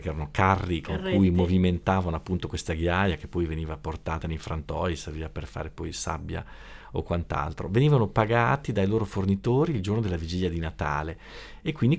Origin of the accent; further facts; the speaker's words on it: Magreta, Emilia-Romagna, Italy; i miei non sono proprio di Sassuolo, anch'io, sono di Magretta